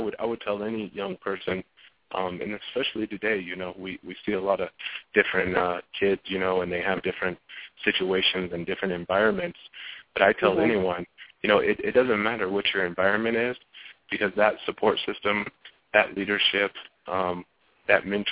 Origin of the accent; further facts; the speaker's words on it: Colorado, United States; Yeah, actually, you know, growing up in Colorado, for the people that do know Colorado, there's a lot of outdoor things to do.